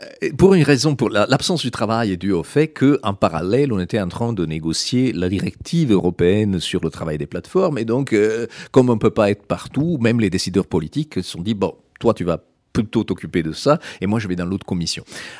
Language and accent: French; Italy; French is a second language; En même temps, en tant qu'Italien, je peux vous dire qu'il y en a eu de papes